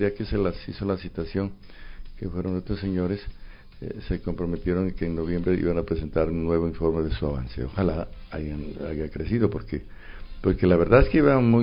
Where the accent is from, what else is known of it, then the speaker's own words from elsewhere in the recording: La Florida, Nariño, Colombia; Yo soy de la Florida, soy de esta región, ¿no? Tengo algunos familiares … acá en el tambo.